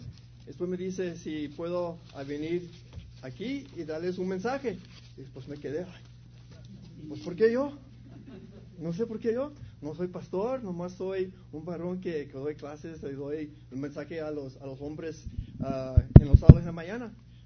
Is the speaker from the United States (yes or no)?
yes; Texas, United States; now in El Paso, United States; yo no soy de aquí del Paso. Vengo de un pueblo muy chiquito allá del otro lado de San Antonio y pues, como mucha gente, hemos creado católicos, Catholic.